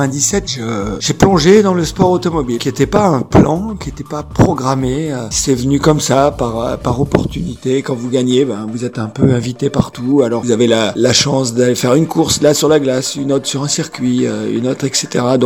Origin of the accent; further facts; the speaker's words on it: Serre-Chevalier, Provence-Alpes-Côte d'Azur, France; je suis né à Serre-Chevalier dans les Hautes-Alpes, une station de ski, donc mon père est moniteur de ski